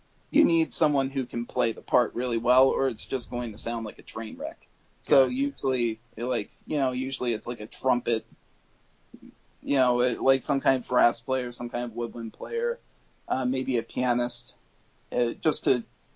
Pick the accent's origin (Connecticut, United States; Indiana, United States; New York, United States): New York, United States; I grew up near Westchester, so I still had my network of people from high school and all that.